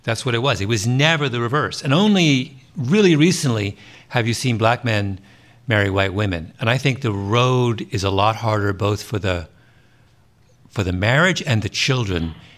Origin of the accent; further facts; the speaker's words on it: Canada; Yes. Canada